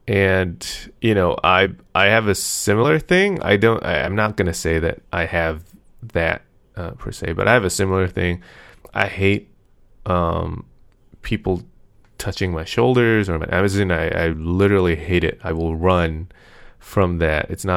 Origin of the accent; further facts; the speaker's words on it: United States; Is it really because I'm American, or is it, could it be because I'm just slightly autistic?